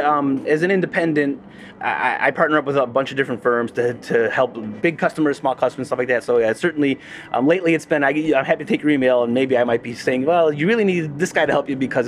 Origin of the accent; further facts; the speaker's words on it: Chicago, Illinois, United States; And then obviously, being a Chicagoan, I do want to take a quick moment to make a plug, if you will.